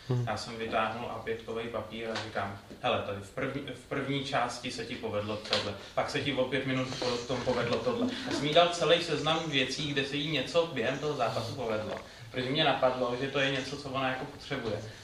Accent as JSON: {"language": "Czech", "town": "Strakonice", "region": "South Bohemian Region", "country": "Czechia", "said": "Protože jsem ze Strakonic, jednou za dva týdny máme shromáždění v Písku, což je 20 kiláků."}